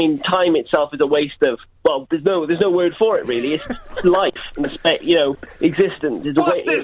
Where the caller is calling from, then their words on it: Coventry, West Midlands, United Kingdom; Coventry.